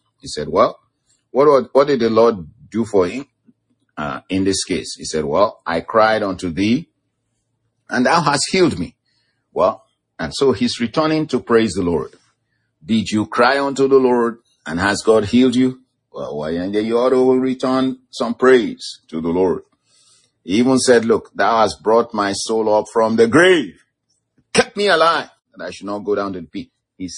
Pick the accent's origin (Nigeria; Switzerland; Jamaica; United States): Nigeria; first language Yoruba; English is a second language; We got a proverb in my native language, the Yoruba language of Nigeria.